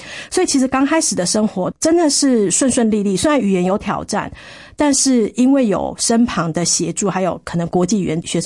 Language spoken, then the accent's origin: Chinese; Hualien, Hualien County, Taiwan; 我从小也在花莲，也没有什么英文补习班，也没有去上这些英文补习班，我都没有准备要出国。